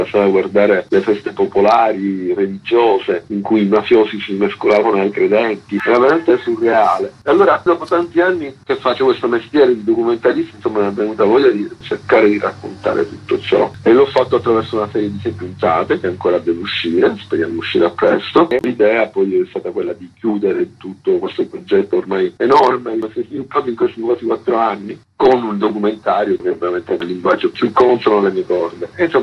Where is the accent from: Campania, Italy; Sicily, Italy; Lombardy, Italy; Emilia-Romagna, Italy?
Sicily, Italy; Palermo; now in Rome, Italy; Sono cresciuto a Palermo negli anni più bui, forse del periodo delle guerre di mafia, prima poi di trasferirmi a Roma ormai da tanti anni.